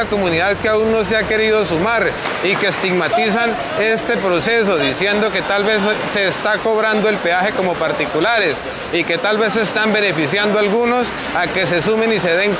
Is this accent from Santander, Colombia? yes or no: yes; Santander, Colombia; No podemos seguir siendo esa parte santandereana que espera relajada en la casa que los demás hagan algo por ellos.